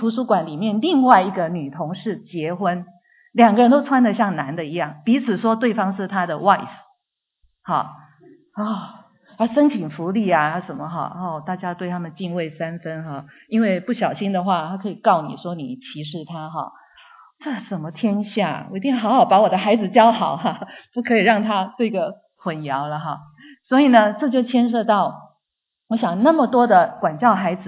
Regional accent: China; now in United States; 很多时候我们中国人来到了美国有两种极端

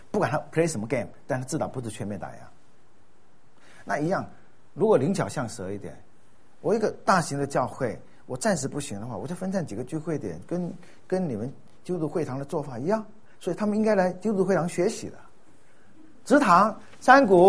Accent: Fujian, China; 所以我在我的家乡福建

